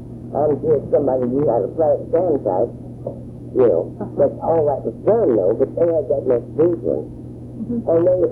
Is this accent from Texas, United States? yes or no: yes; Bishop, Texas, United States; I knew the first family in Bishop. We've been there since we got there June 18, 1910.